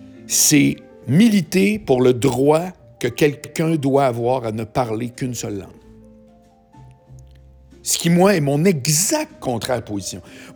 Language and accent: French; Charlesbourg, Quebec, Canada; Moi, je viens de Charlebourg.